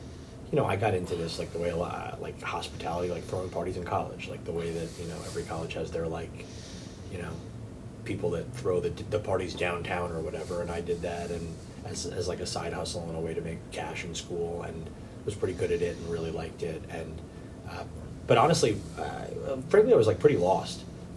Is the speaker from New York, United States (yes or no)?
yes; New York, United States; I grew up in New York, but I graduated college in 2003, and so came back, you know, late 2003.